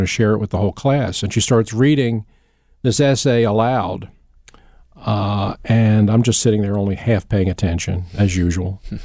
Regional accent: Philadelphia, Pennsylvania, United States; I was born in Southwest Philly and grew up there. We lived in a little apartment over top of a shoe store on Woodland Avenue

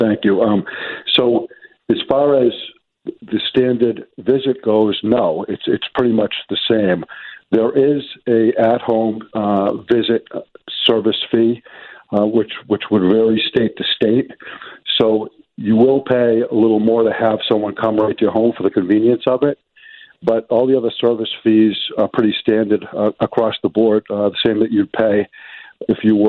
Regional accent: Boston, Massachusetts, United States; accent: Boston; I hope everyone could understand me with my Boston accent.

